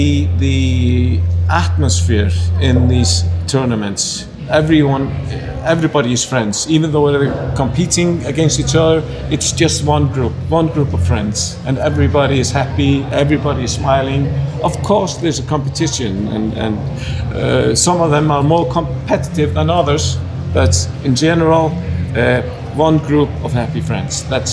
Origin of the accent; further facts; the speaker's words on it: Iceland; English is a second language; I am from Iceland and I'm a coach on this tournament.